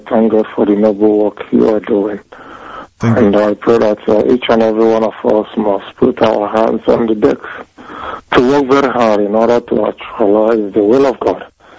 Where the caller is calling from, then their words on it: France; calling from France.